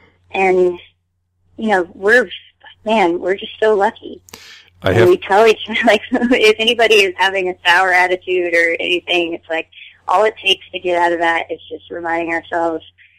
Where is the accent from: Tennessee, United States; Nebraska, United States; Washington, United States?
Washington, United States; We were on our way to Wintergrass Bluegrass Festival in Bellevue, Washington, which is my home state.